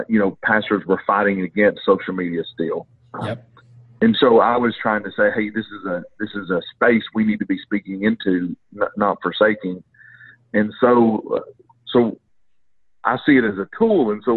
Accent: Long Island, New York, United States; accent: Long Island; now in Georgia, United States; So my Long Island accent will give you away quickly. Obviously, I'm south of the Mason-Dixon line and live in Georgia.

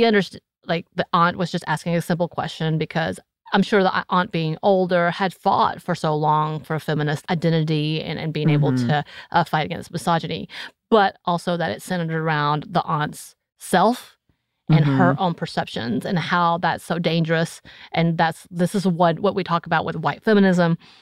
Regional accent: Georgia, United States; accent: North Georgia; Because it's my North Georgia accent happening here.

